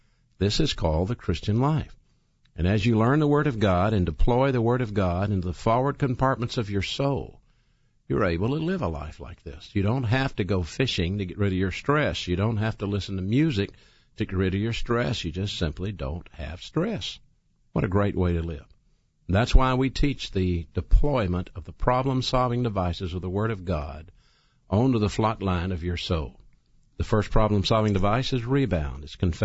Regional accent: Birmingham, Alabama, United States; I'm from Birmingham, Alabama

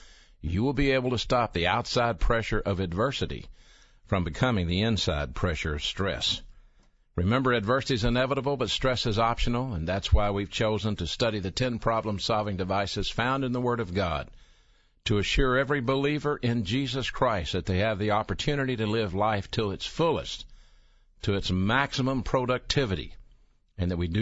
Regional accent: Birmingham, Alabama, United States; I'm from Birmingham, Alabama. I grew up here in the Magic City area and played football at Woodlawn High School.

